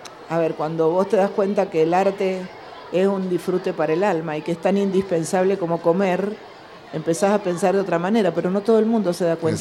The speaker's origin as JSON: {"language": "Spanish", "region": "Mendoza", "country": "Argentina", "said": "siendo artistas mendocinos, somos mendocinos, argentinos, latinoamericanos, y tenemos que hablar desde nosotros, desde nuestras propias voces."}